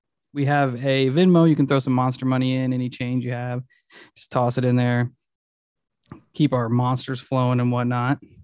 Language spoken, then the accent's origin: English; California, United States; I was from California living in Iowa City and was in a very tumultuous period of my life.